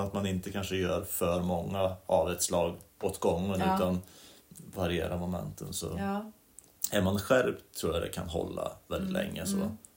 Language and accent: Swedish; Hagfors, Värmland, Sweden; also born or lived in Karlstad / Dalarna; Jag är född i Hagfors. Eller ja, Karlstad, men vi bodde i Hagfors.